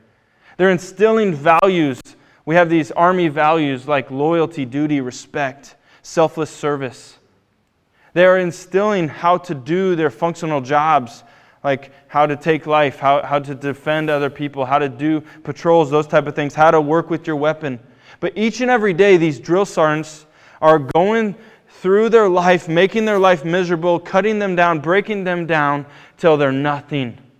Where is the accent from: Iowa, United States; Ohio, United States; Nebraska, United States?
Iowa, United States; Bettendorf; I'm not from here. I'm from the Quad Cities. Rivertown, a little more industrial. Bettendorf was not a farm town.